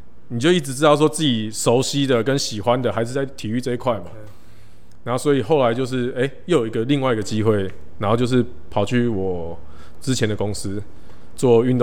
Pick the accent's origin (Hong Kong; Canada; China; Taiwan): Taiwan; 我是台湾来的。